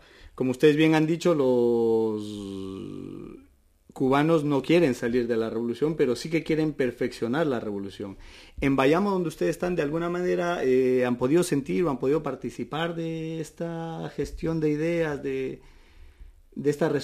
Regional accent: Ecuador; Yo, por ejemplo, soy de Ecuador.

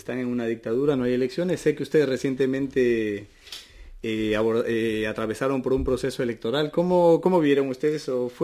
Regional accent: Ecuador; Yo, por ejemplo, soy de Ecuador.

